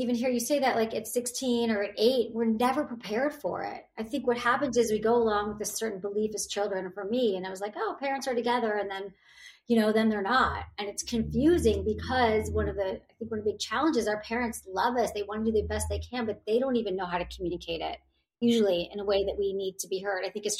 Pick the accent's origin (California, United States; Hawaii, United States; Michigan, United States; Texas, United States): Michigan, United States; I grew up in Michigan, yes, suburb of Detroit. Like Farmington Hills, Bloomfield Hills, Southfield, at Michigan.